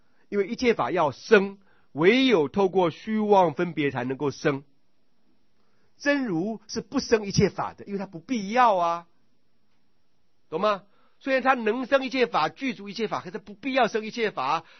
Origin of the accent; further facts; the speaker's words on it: Taiwan; 包括我们台湾人在内